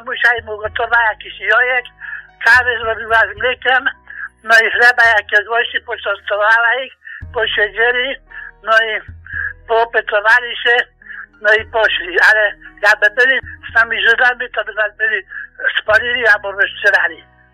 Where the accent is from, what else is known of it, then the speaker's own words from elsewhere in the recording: Piwniczna, Lesser Poland, Poland; Ja pochodzę rodem z Piwnicznej, pod Bukowiec, taką wioska pod Radziejową. U nas dom taki był na boku, taka polana w lesie. … Nas było dzieci siedmioro i rodzice.